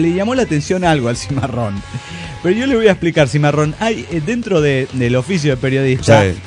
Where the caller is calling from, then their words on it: Tijuana, Baja California, Mexico; de Tijuana, Baja California, México.